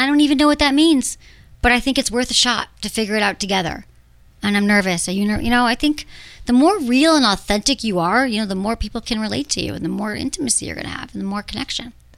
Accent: Michigan, United States; And you're in Wisconsin and I'm from Michigan.

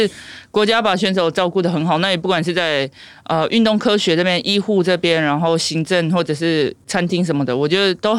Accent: Hualien, Hualien County, Taiwan; 他们住花莲，我老家在花莲。

